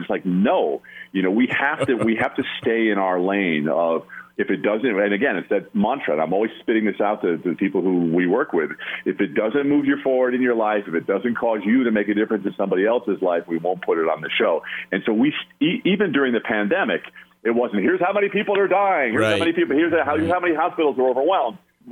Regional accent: New York, United States; now in Los Angeles, United States; But you know, I'm from Long Island, but we live in Los Angeles

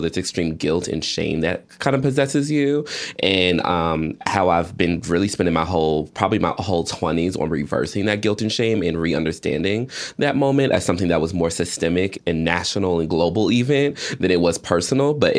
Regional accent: Georgia, United States; The story reminded me, so I grew up in Georgia

